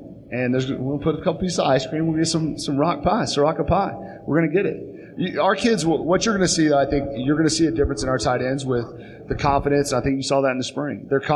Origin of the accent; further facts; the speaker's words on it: Oklahoma, United States; also born or lived in Texas; I'm from Oklahoma.